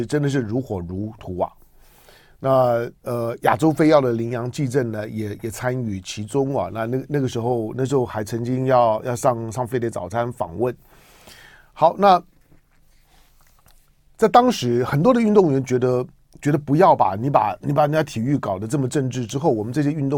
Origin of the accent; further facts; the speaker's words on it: Taiwan; 我说我在台湾土生土长，虽然我喜欢云游世界各地，我在世界各地没有一毛钱的资产，包括大陆。